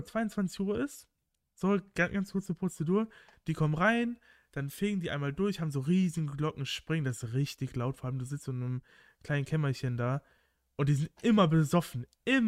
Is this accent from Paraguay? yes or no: no; North Rhine-Westphalia, Germany; weil ich komme ja so aus Köln, Düsseldorf.